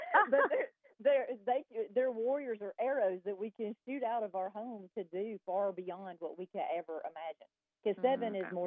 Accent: Montgomery, Alabama, United States; You know, I'm from Montgomery, Alabama, and we moved to Birmingham for my husband to go to dental school.

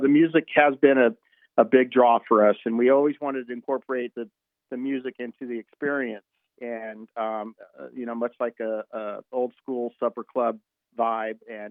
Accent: Manhattan, New York, United States; because we're from Manhattan

